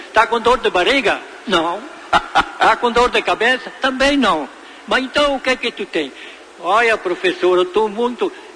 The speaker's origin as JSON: {"language": "Portuguese", "town": "Pontão", "region": "Rio Grande do Sul", "country": "Brazil", "tie": "born or raised there", "said": "Me criei, nasci e me criei no Pontão."}